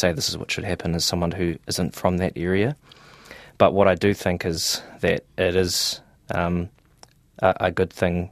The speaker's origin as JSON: {"language": "English", "town": "Whangarei", "region": "Northland", "country": "New Zealand", "tie": "born or raised there", "said": "he's an ancestor that I'm from Whangarei. I was born and raised there, but he's from Opotiki."}